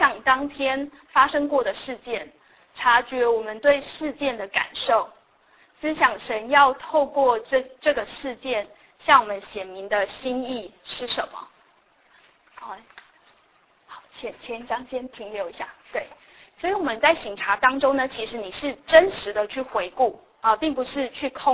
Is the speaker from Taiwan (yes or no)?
yes; Taiwan; 我记得我们小时候我是台湾来的